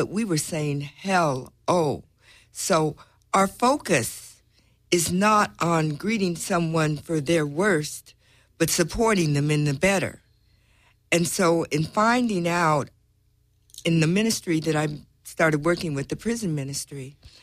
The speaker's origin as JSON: {"language": "English", "town": "Denver", "region": "Colorado", "country": "United States", "tie": "born or raised there", "said": "I was very fortunate. Where I was raised in Denver, Colorado, I knew nothing of prejudice."}